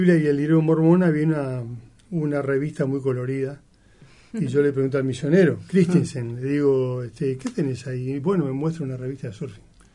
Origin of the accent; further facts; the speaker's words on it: Montevideo, Uruguay; 4 cuadras de Pocitos. Uh-huh. Mis padres me criaron allí, aprendí a nadar allí...